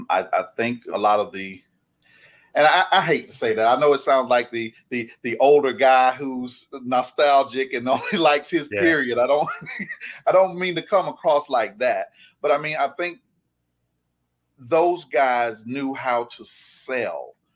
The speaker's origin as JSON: {"language": "English", "region": "South Carolina", "country": "United States", "tie": "born or raised there", "said": "I guess to give a little background, I grew up in South Carolina. I'm 53."}